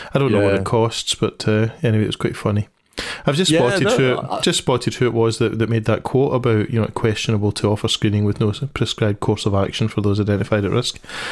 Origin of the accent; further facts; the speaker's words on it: Scotland, United Kingdom; How do I know that? Because I'm a Scot.